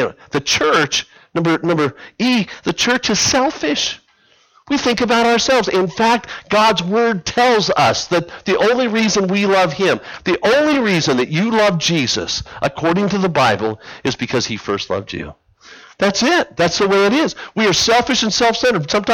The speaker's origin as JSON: {"language": "English", "town": "Las Vegas", "region": "Nevada", "country": "United States", "tie": "born or raised there", "said": "since I lived all the way out in Las Vegas, I was born and raised in Vegas"}